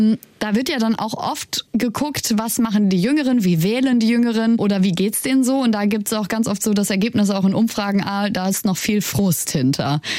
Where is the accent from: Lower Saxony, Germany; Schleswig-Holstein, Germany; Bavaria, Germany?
Lower Saxony, Germany; Ich bin nach der Wiedervereinigung in Niedersachsen geboren und aufgewachsen.